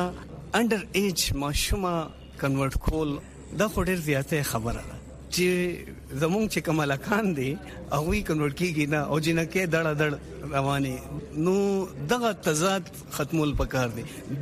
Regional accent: Pakistan; زه د پاکستان یو خاص شهري اول چیز مینورٹی ایم یا کرسچن ایم یا ہر سے خود پاکستانی ایم.

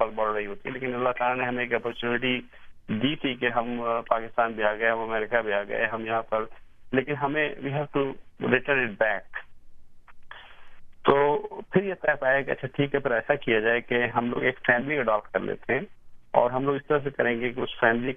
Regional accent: Bangladesh; also born or lived in Pakistan; now in United States; اور میں وہیں پلا بڑھا. اور جب 1971 میں بنگلہ دیش بن گیا تو اس کے بعد ہم لوگ ایک دو سال وہاں رہے, پھر 73 میں میں پاکستان آ گیا

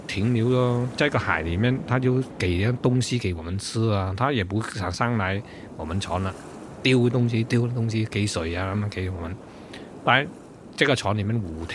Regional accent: Guangdong, China; 我说我是广东人啊，我帮他讲我是广东人啊

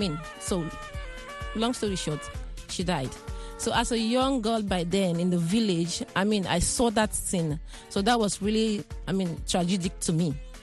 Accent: Sierra Leone; now in United States; growing up in Sierra Leone, I saw the desperate need for the health sector. So when I came in the U.S., my focus was to help my people back in Sierra Leone.

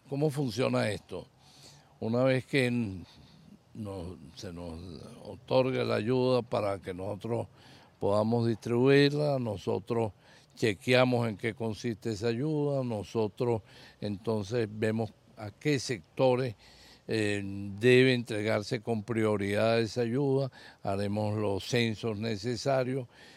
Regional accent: Venezuela; porque somos venezolanos.

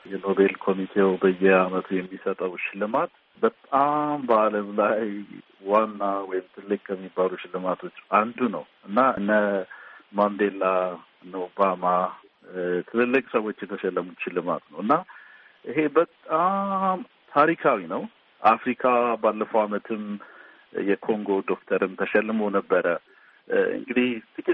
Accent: Gondar, Amhara, Ethiopia; እኔ ጎንደር ልጅ ነኝ። ጎንደር ነው ተወልጄ ያደግኩት። ከቄስ ትምህርት ቤት እስከ ሀይ ስኩል ድረስ ጎንደር ነው የተማርኩት ያደግኩት።

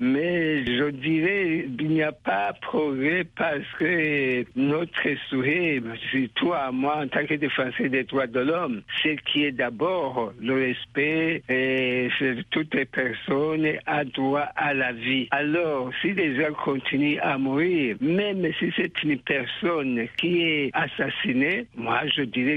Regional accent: Burundi; nous sommes réunis ensemble parce que nous sommes tous des Burundais

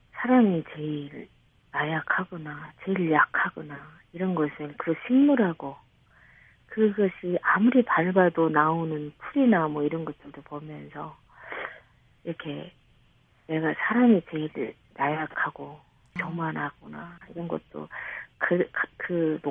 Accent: North Korea; now in South Korea; 나는 북한 사람이라는 것을 내 스스로가 가져왔더라고요.

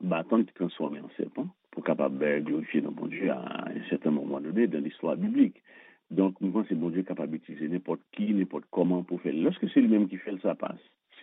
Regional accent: Haiti; C'est pas que c'est tant moi-même personnellement en tant qu'haïtien

